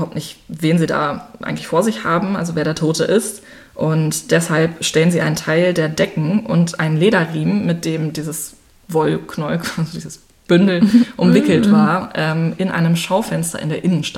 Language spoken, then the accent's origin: German; Münster, North Rhine-Westphalia, Germany; Wir kommen beide aus Münster.